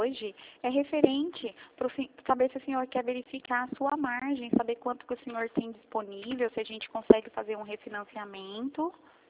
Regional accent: Mogi Guaçu, São Paulo, Brazil; nós somos de Mogi Guaçu, o senhor já ouviu falar? Interior de São Paulo.

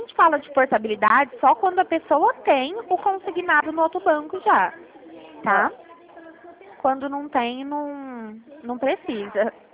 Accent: Ribeirão Preto, São Paulo, Brazil; Eu também sou daqui de Ribeirão.

